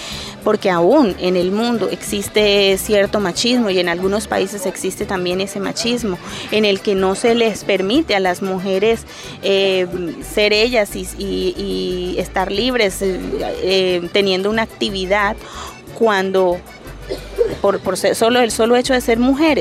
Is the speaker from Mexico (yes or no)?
no; Santa Marta, Magdalena, Colombia; soy de aquí de Santa Marta, tengo 38 años.